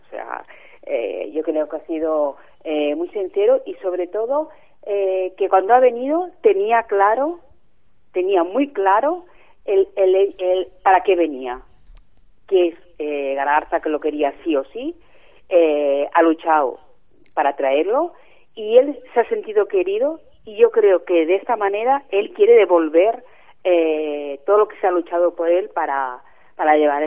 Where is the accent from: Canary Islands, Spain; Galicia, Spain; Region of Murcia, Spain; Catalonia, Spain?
Catalonia, Spain; Barcelona; now in Molins de Rei, Spain; Yo dejé mi Sarrián querido, que yo soy de Sarriá, para venir a un lugar que pertenece a Molins de Rey, que se llama La Rierada.